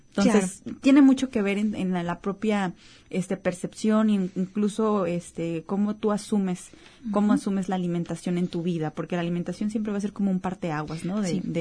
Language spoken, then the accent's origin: Spanish; Mexico; Porque generalmente nosotros como mexicanos siempre tenemos presente la bebida